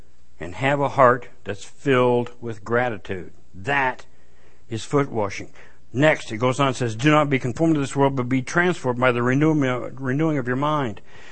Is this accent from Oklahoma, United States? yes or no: yes; Oklahoma, United States; I says, I'm from Oklahoma.